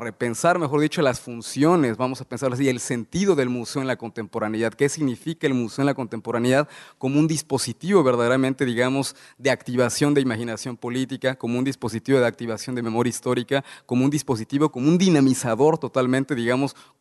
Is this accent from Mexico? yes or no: yes; Mexico; now in Dominican Republic; Yo soy mexicano, vivo en República Dominicana